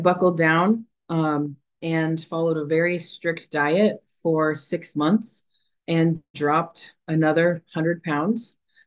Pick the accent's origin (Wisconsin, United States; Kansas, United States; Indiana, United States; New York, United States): Kansas, United States; from Kansas.